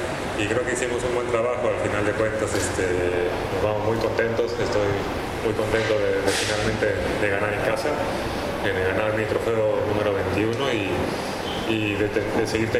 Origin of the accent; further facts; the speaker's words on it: Mexico; ojalá que también como mexicano me recuerden